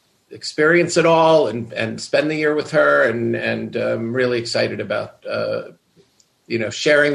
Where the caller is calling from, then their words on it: Los Angeles, California, United States; I'm in Los Angeles as well.